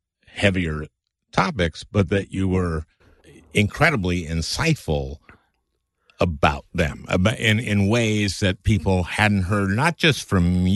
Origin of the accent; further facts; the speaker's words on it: St. Louis Park, Minnesota, United States; I grew up in St. Louis Park